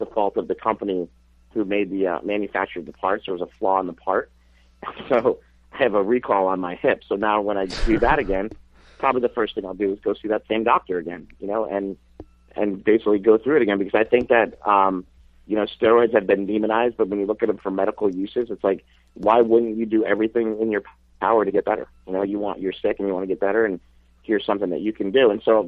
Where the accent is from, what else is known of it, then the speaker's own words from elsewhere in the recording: Poughkeepsie, New York, United States; when I grew up in Poughkeepsie, there was more huge guys in my gym in Poughkeepsie than I see at Gold's Venice nowadays